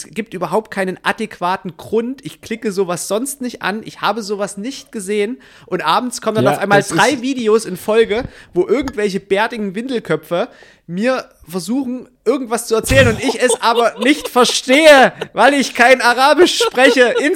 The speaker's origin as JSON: {"language": "German", "region": "East Germany", "country": "Germany", "said": "Wo ich mir so als Ossi denke"}